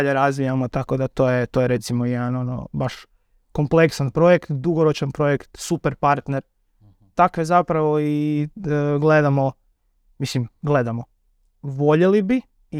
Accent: Bjelovar, Bjelovar-Bilogora County, Croatia; born there; also born or lived in Rijeka; now in Istria, Croatia; rođen sam u Bjelovaru, studirao u Rijeci i živim evo 10 godina u Istri

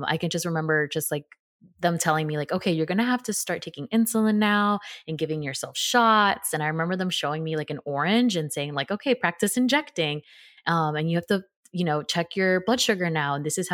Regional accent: Tampa, Florida, United States; now in Austin, United States; Yeah, so I am 29, and I'm originally from Tampa, Florida, but currently living in Austin, Texas.

